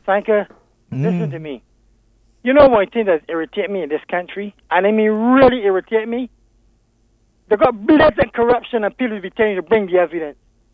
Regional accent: Jamaica; So I'm from Deacons Row, born and raised in Deacons Row, and I used to vote in Northwest. I live in North St. Andrew

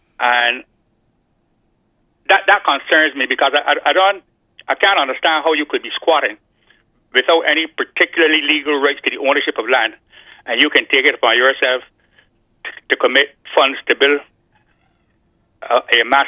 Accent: Saint Philip, Barbados; I'm originally from St. Philip. I went to school at the Industry High School

